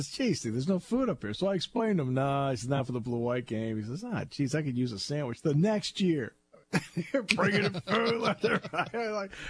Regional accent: New England, United States; I grew up in New England.

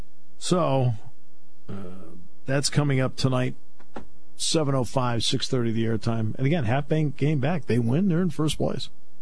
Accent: Hartford, Connecticut, United States; That's because I grew up in the Hartford area, and yes, I grew up listening to Chuck Caton to do the Whalers games

